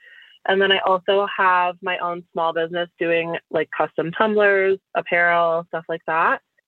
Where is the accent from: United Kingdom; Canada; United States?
Canada; London, Ontario; I'm 27. I am from London, Ontario, Canada. So I'm just across the pond, not far away.